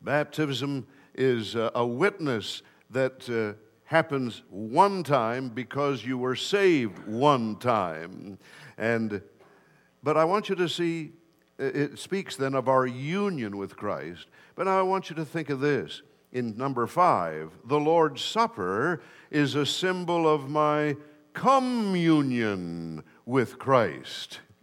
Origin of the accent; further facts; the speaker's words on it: Michigan, United States; It's called the Big Mac Bridge in Michigan. I grew up in Michigan